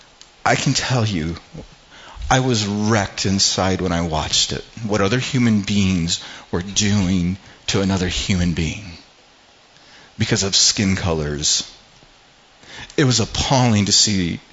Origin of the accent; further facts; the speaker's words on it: Ireland; I'm Irish, so I can see in the Irish and the different clans